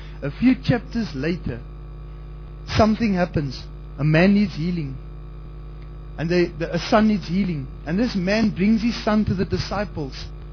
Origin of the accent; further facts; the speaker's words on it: South Africa; hello granny, I'm from South Africa and I want to speak to you.